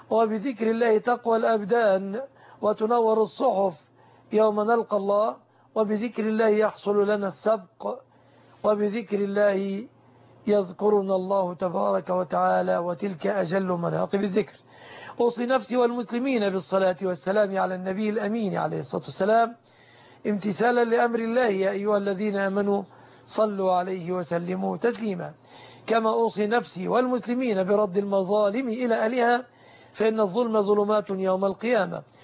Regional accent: Egypt; بلادنا مصر

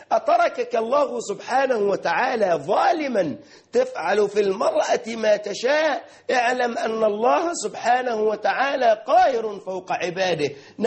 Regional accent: Egypt

